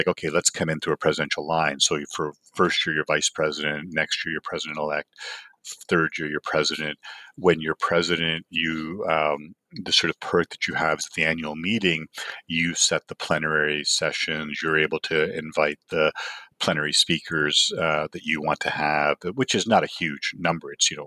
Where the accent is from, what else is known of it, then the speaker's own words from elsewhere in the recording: Toronto, Ontario, Canada; growing up in Toronto is the Eastern International region.